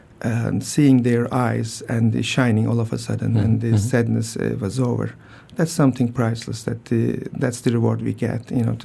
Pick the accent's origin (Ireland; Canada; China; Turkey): Turkey; moved away as an adult; now in New Haven, United States; I'm a native of Turkey, and that's my hometown, home country. I grew up there and then finished medical school